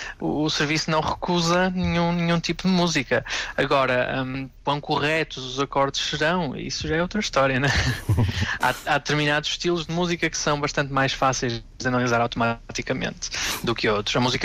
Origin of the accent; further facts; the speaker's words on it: Vila Nova de Gaia, Porto, Portugal; moved away as an adult; Sou natural de Vila Nova de Gaia, tirei o meu curso superior em Engenharia de Informática na Universidade do Minho e pronto, depois comecei a viajar pelo mundo fora.